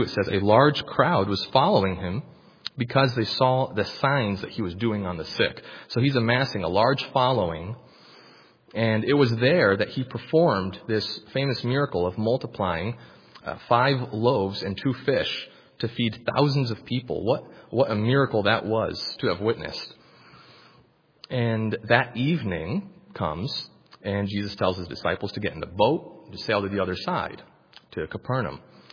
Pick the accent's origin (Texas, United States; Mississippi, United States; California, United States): Texas, United States; San Antonio; I'm from San Antonio. I've come to be with you all today.